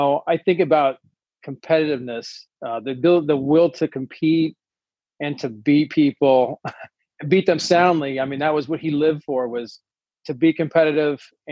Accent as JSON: {"language": "English", "town": "Wichita", "region": "Kansas", "country": "United States", "tie": "born or raised there", "said": "Yeah, so I grew up in Wichita, Kansas, went to Wichita South High School."}